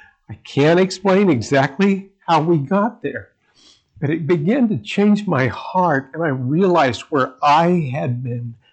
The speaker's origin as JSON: {"language": "English", "town": "Independence", "region": "Missouri", "country": "United States", "tie": "born or raised there", "lives_now": "Cincinnati, United States", "said": "I grew up in Independence, Missouri. I lived there for 41 years. And I was asked to move to Cincinnati, Ohio."}